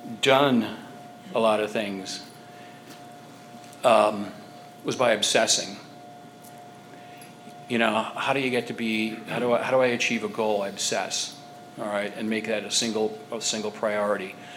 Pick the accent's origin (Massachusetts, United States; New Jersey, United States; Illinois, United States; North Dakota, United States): Illinois, United States; Now I was raised in Illinois. I could have been raised in Jamaica for all it cares.